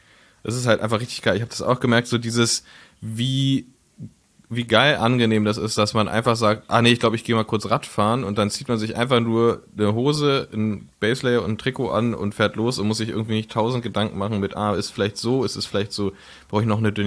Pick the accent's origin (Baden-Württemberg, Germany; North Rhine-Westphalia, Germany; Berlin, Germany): Berlin, Germany; ich bin ja in Frohnau aufgewachsen, in Reinickendorf.